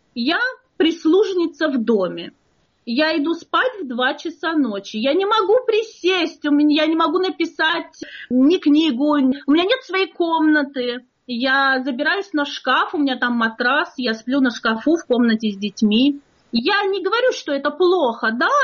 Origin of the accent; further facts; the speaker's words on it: Caucasus, Russia; я воспитывалась на Кавказе. Это все-таки определенная область и край. Это не вся Россия.